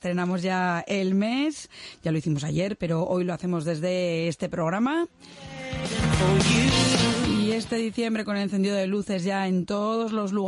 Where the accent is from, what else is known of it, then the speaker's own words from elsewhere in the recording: Bilbao, Basque Country, Spain; Bueno, pues como somos de Bilbao